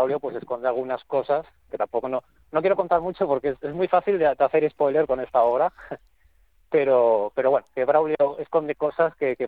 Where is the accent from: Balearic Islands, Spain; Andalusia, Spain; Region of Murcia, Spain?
Balearic Islands, Spain; ya mañana a primera hora llegamos a Menorca, a mi tierra, que ya estoy deseando, la verdad